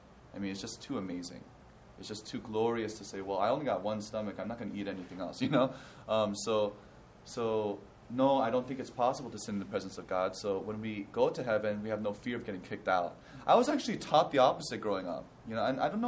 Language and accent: English; Indiana, United States; that's what I imagine when I'm growing up in Indiana, you know? So, I mean, I felt that way growing up because all my friends were white or Indian.